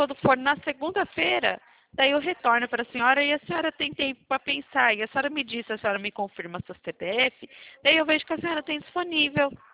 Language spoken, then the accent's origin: Portuguese; São Paulo, Brazil; Não, sou da região de Campinas.